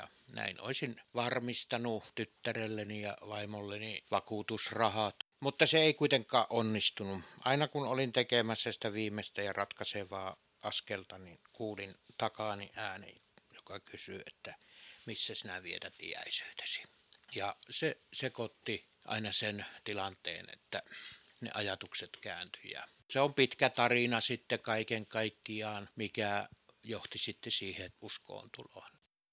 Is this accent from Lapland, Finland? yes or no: yes; Ranua, Lapland, Finland; born there; also born or lived in Sweden / Kemi; now in Jämsä, Finland; Olen syntynyt Ranualla ja monien vaiheiden kautta olen sitten kulkeutunut Jämsään. Kävin välillä Ruotsissa, sieltä muutin Kemiin ja ihan töitten perässä olen sitten tullut Jämsään.